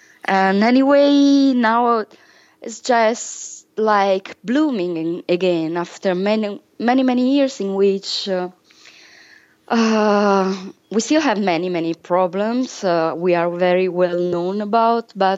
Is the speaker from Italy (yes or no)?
yes; Southern Italy, Italy; we're Southern, you know, we come from the South.